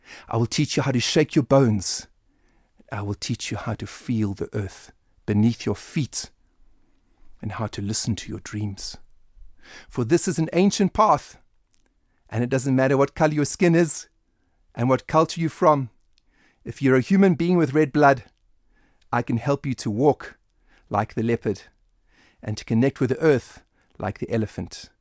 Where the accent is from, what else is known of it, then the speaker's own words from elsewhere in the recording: South Africa; I come from the nation of Nelson Mandela. I come from the Xhosa people.